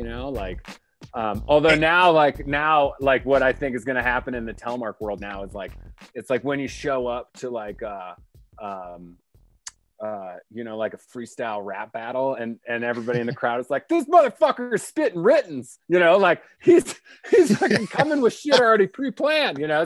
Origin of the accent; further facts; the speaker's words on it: Chicago, Illinois, United States; I'm an Irishman from Chicago, the owner of a robust mustache.